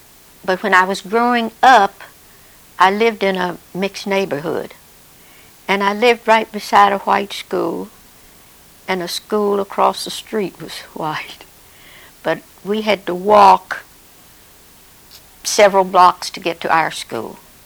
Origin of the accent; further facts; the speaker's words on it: West Virginia, United States; now in Kansas, United States; But West Virginia, I've had to tell people, I'm from West Virginia, not Virginia.